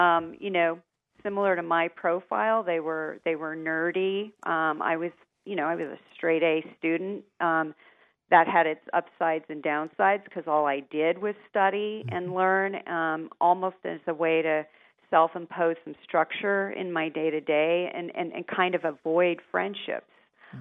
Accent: Colorado, United States; I grew up in Southern Colorado. And it was sort of the high desert where I lived.

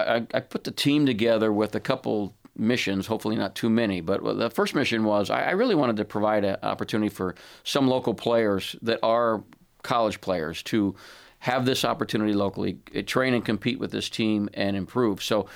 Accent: Washington, District of Columbia, United States; I grew up in Washington, D.C.

